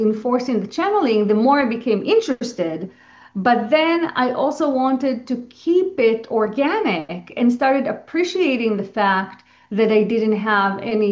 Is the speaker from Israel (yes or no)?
yes; Israel; born there; English is a second language; I had no good concept of who Yeshua was because I was born in Israel. I just didn't grow up with that context, with that knowledge.